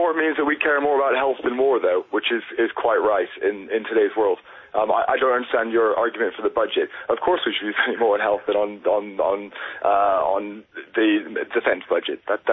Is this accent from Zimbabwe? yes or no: no; United States; now in United Kingdom; I'm from America originally, I trained over here, I would never go back to that system.